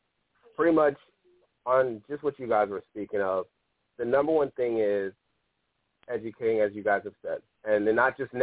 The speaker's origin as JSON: {"language": "English", "region": "New York", "country": "United States", "said": "I come from New York. I was one of those people."}